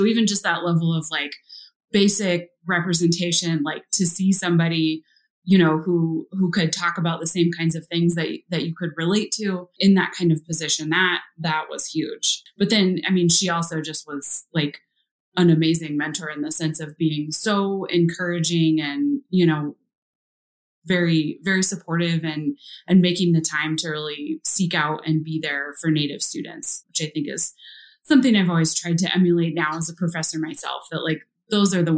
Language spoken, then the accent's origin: English; Oregon City, Oregon, United States; But I grew up in Oregon City, end of the Oregon Trail.